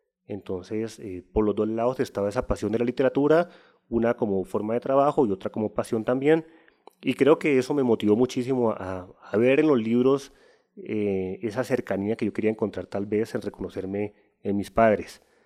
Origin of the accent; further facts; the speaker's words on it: Popayán, Cauca, Colombia; Comencé a estudiar literatura en la Universidad del Cauca, yo soy de Popayán